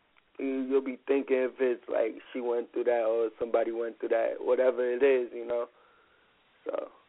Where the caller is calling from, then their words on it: California, United States; I'm also calling from South California.